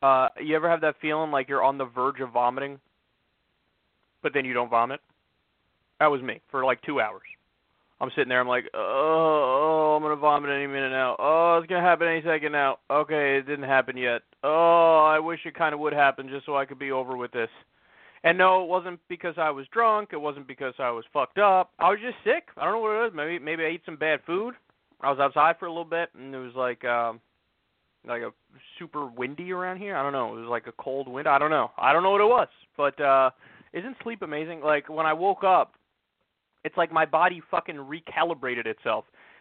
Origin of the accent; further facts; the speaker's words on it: New York, United States; I mean, for fuck's sake, I'm from New York.